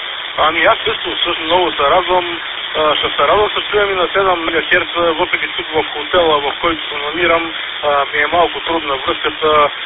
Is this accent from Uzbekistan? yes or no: no; Vratsa, Vratsa Province, Bulgaria; Russian is a second language; а сам я родом из Враца, как поняли?